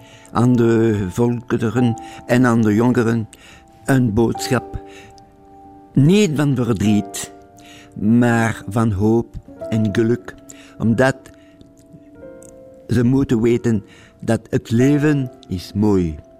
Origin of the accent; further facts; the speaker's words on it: Belgium; mijn vaderland België is niet antisemitisch.